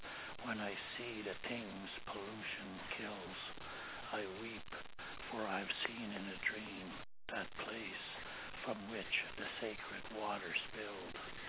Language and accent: English; Kitigan Zibi, Quebec, Canada; born there; I was born in Kitiganzebe, which is an Algonquin reservation just near the town of Maniwaki in Quebec, and it's 100 miles north of the city of Ottawa.